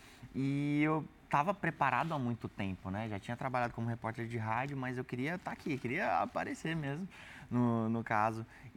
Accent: São Paulo, Brazil; A gente veio da periferia de São Paulo.

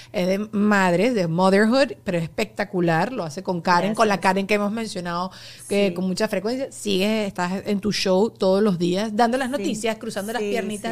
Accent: Venezuela; cambió la radio en mi país

